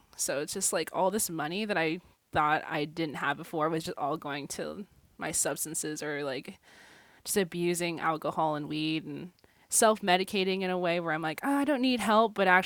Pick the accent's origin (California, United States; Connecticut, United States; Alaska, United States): Alaska, United States; Fairbanks; I was born and raised on the Lower Tanana Diné lands in Fairbanks, Alaska.